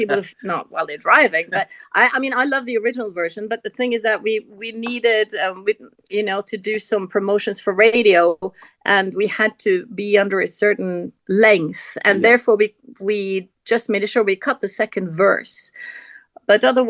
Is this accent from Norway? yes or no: yes; Norway; And for me, I grew up in Norway, and I didn't really particularly like the snow other than Christmas.